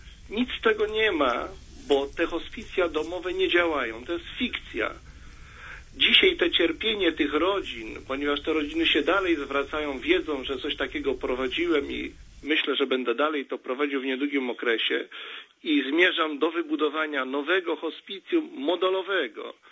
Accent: Wrocław, Lower Silesian Voivodeship, Poland; ponieważ ja jestem z Wrocławia

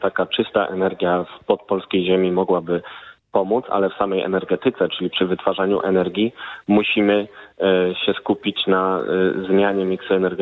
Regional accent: Kraków, Lesser Poland, Poland; Sam jestem z Krakowa, gdzie były wprowadzone pionierskie rozwiązania w tym zakresie

